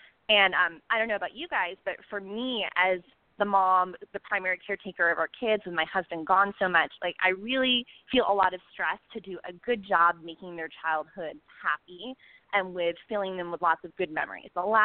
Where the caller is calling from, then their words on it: La Jolla, California, United States; because I'm calling from La Jolla, California, which is just outside of San Diego